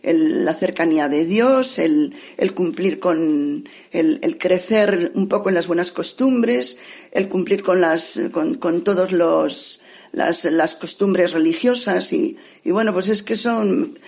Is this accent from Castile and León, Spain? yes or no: yes; Palencia, Castile and León, Spain; había carmelitas descalzas en Palencia, soy de Palencia, el espíritu del Carmelo ya anidaba en mí desde jovencita